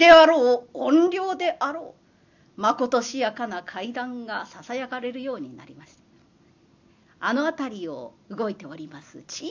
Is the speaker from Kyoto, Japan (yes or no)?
no; Kitakyushu, Fukuoka, Japan; 私のふるさとというのは福岡県の北九州市でございまして、源平の最後の戦場壇の浦はすぐそば、子供の頃から親しみがございます。